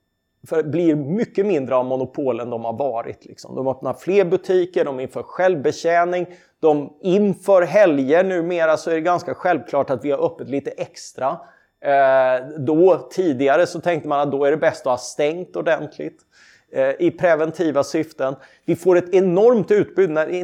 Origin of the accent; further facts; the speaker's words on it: Karlskrona, Blekinge, Sweden; I min hemstad Karlskrona